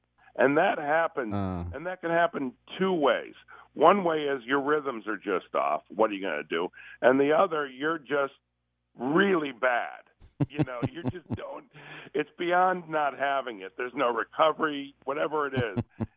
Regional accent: Chicago, Illinois, United States; Yeah, I'm from Chicago, and I'm a huge Cubs fan.

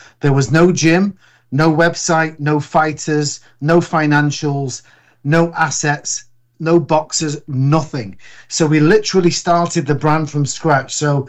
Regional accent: Manchester, North West England, United Kingdom; now in Detroit, United States; The UK, I'm from Manchester. It typically rains most days.

